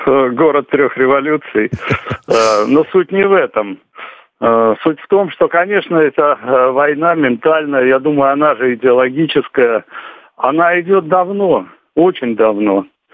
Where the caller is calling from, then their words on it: Saint Petersburg, Russia; я из Петербурга звоню.